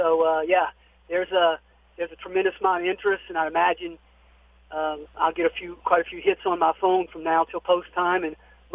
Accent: New Orleans, Louisiana, United States; We're all from New Orleans, and we're all friends, and it's just been a lot of fun. We're excited to represent the city of New Orleans

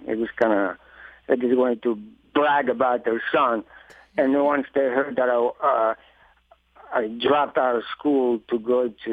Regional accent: Greece; now in United States; Very different than here. Very strict life. Very strict parents.

